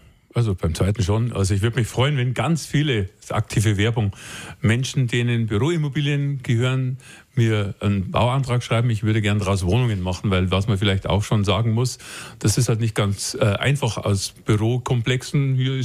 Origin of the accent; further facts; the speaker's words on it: Munich, Bavaria, Germany; Meine Heimat und tatsächlich die schönste Stadt, die es in Deutschland, fast in Europa gibt.